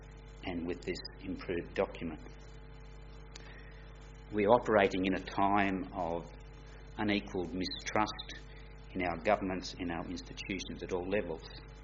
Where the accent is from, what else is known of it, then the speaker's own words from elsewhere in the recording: Coolah, New South Wales, Australia; from Coolah. I've been a resident there virtually all my life.